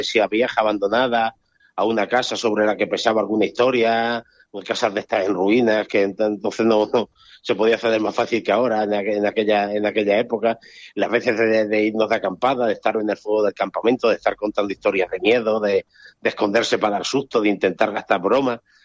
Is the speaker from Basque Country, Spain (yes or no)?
no; Yecla, Region of Murcia, Spain; hay una leyenda local de mi tierra, que es Yecla.